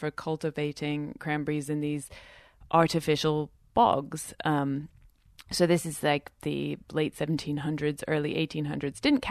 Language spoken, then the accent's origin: English; United Kingdom; I'm originally British